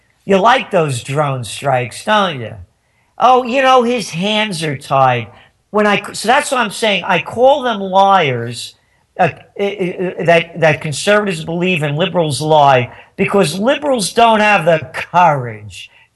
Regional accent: United States; I'm an American.

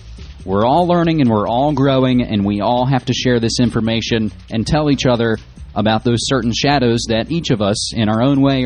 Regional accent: Fayetteville, West Virginia, United States; the bridge from my hometown in Fayetteville, West Virginia.

